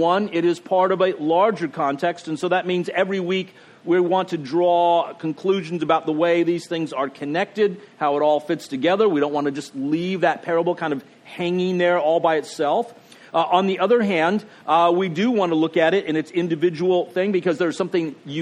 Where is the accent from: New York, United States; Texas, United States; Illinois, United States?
Texas, United States; I don't know about you, but I grew up in Texas.